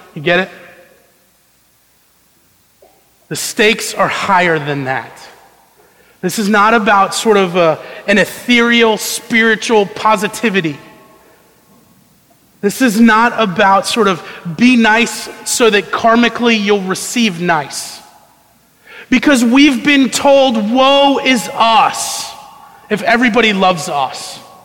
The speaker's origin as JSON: {"language": "English", "town": "Lynchburg", "region": "Virginia", "country": "United States", "tie": "born or raised there", "said": "When I was a very young child growing up in Lynchburg, Virginia, my mom would drive me to the school that I was going to."}